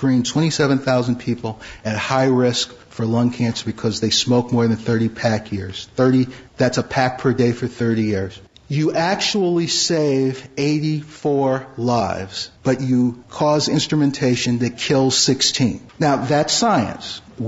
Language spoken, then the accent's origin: English; Detroit, Michigan, United States; You know, I'm from Detroit. I'm a little slow.